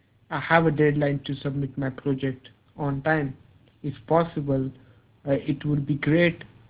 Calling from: India; English is a second language; And I'm basically calling from India, and I'm a market research consultant working on fleet management market.

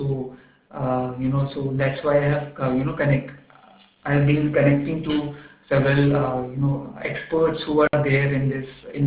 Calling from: India; I'm calling from India.

